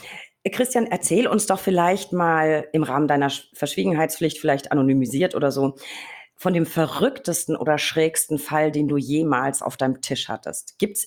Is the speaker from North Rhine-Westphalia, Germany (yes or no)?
no; Berlin, Germany; Muss ich als Berliner natürlich fragen